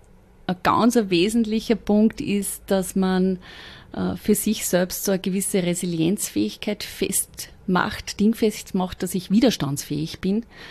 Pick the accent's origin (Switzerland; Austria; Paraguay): Austria